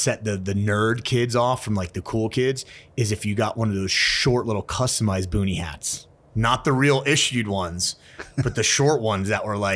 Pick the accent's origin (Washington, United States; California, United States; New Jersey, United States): New Jersey, United States; also born or lived in New York City, United States; Yeah, so I was born in New York City, and very quickly my parents moved to the suburbs of New Jersey, like a lot of city people do.